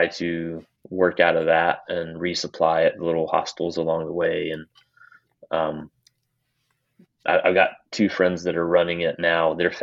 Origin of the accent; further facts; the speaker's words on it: North Carolina, United States; It'll be my first 100-miler in my home state.